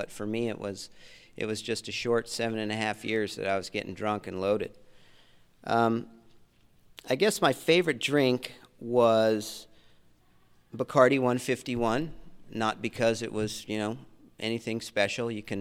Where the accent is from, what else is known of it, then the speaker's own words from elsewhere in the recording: Indio, California, United States; I'll tell you, I grew up in Indio, so I'm from here, and I've been in most every recovery home out here.